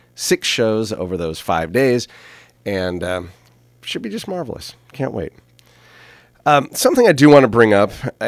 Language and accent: English; St. Helena, California, United States; my former choir teacher all growing up in St. Helena, Craig Bond